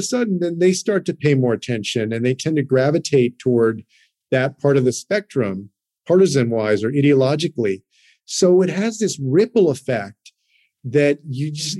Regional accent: Texas, United States; including in my home state of Texas.

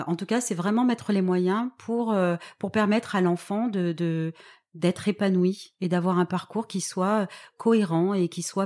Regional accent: Toulon, Provence-Alpes-Côte d'Azur, France; Alors, moi, je viens de Toulon, donc qui est une ville que tout le monde connaît près de Marseille. Je suis l'aînée de 7 enfants, donc de parents maghrébins.

